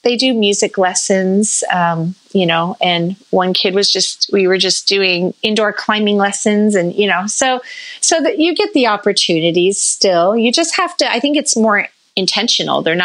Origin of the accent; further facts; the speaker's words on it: United States; now in Cardiff, United Kingdom; And, you know, here in Cardiff, in Wales, being an American is kind of a novelty. Right. So, you know, we get heads turned when they hear our accent.